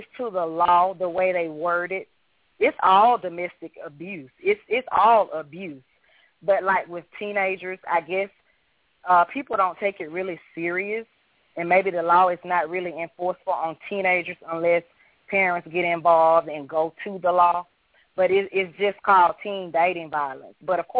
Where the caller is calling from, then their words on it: Valley, Alabama, United States; Hi, Frank. … I'm calling from Valley, Alabama.